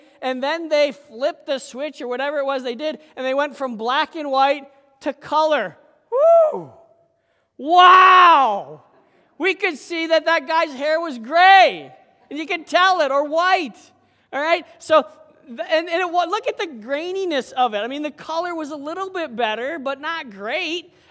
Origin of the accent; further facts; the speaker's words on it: Massena, New York, United States; When we were growing up, now, here, I grew up in Messina, right?